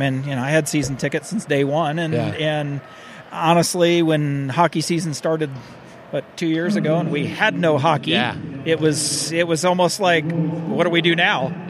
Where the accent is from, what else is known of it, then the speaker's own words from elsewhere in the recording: Phoenix, Arizona, United States; In Phoenix.